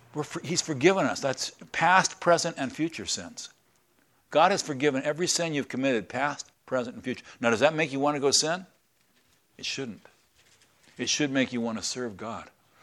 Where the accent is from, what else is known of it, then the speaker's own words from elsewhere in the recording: San Antonio, Texas, United States; born there; I was born in San Antonio, Texas